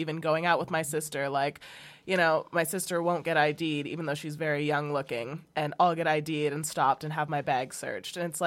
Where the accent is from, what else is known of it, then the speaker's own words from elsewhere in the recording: Canada; I have a lot of habits that are horrible because I was raised in Canada with a white family and I never experienced racism, really.